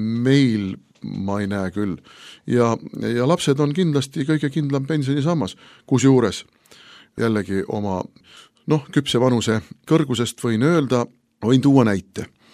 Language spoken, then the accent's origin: Estonian; Pärnu, Pärnu County, Estonia; ma olen Pärnust pärit, siis suvel Pärnus minu vanemate kodu oli selline, kuidas öelda, perekonnalaager sõna otseses mõttes.